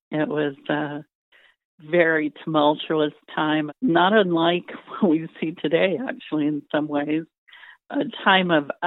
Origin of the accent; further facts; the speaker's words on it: Georgia, United States; You know, I grew up in Georgia. I can't spell, I'm pretty sure.